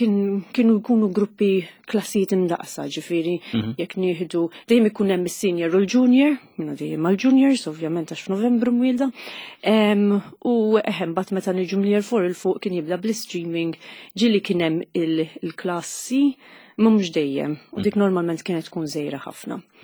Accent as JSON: {"language": "Maltese", "town": "Nadur", "region": "Gozo", "country": "Malta", "tie": "born or raised there", "said": "Jien minn Nadur u skola ġifieri primarja dejjem minn Nadur mort."}